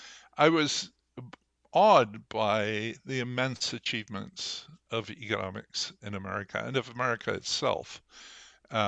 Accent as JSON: {"language": "English", "region": "Scotland", "country": "United Kingdom", "tie": "born there", "said": "you know, I was born in Scotland on the very end of World War II."}